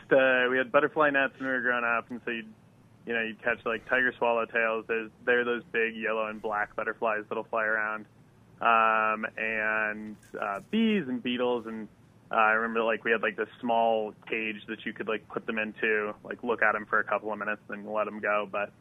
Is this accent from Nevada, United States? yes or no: yes; Las Vegas, Nevada, United States; So I grew up in Las Vegas, Nevada, you know, kind of normal suburban neighborhood.